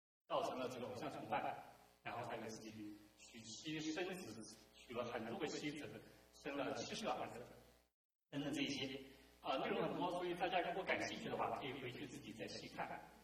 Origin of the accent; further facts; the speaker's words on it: China; now in United States; 我们中国人还好，说中文的时候他没有区别，但是我们英文不好，我们有的时候说西和低可能会说错，要小心将来可能会给你带来麻烦。这就是美国现在的现状